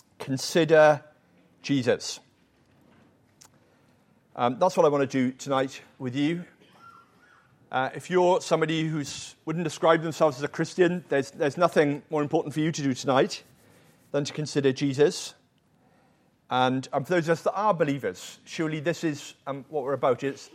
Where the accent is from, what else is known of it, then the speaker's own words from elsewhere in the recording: Wales, United Kingdom; There's a lovely hymn that I grew up on in Wales.